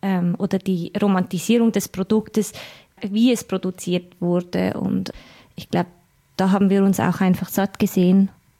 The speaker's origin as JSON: {"language": "German", "region": "Glarus", "country": "Switzerland", "lives_now": "Zurich, Switzerland", "said": "Also ich lebe seit 13 Jahren erst in Zürich. Ich komme ursprünglich aus dem Glarnerland. Also ich kenne Land und Stadt."}